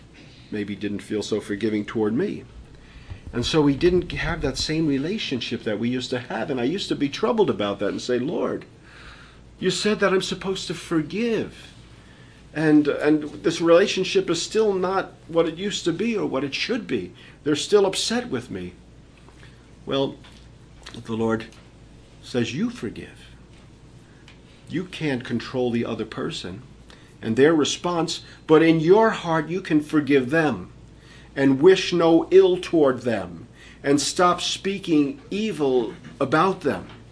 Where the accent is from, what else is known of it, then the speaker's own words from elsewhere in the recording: Long Island, New York, United States; When I grew up on Long Island, we didn't lock our doors. Now in Brooklyn, we bolt them closed and hammer them.